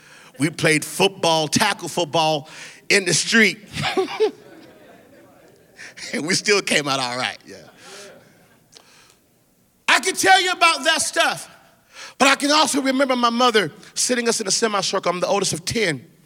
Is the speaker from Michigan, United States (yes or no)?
no; Phoenix, Arizona, United States; I'm from Phoenix, Arizona, and it's hot all the time